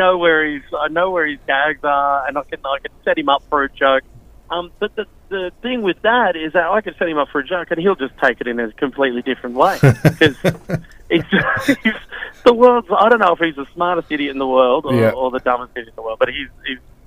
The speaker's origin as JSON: {"language": "English", "town": "Wagga Wagga", "region": "New South Wales", "country": "Australia", "tie": "born or raised there", "said": "I grew up in Wagga Wagga"}